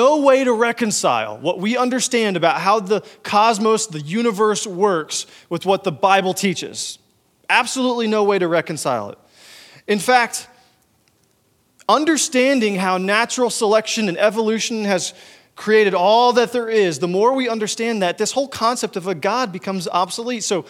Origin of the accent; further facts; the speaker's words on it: Texas, United States; now in Missouri, United States; When I moved to Missouri, I'm originally from Texas.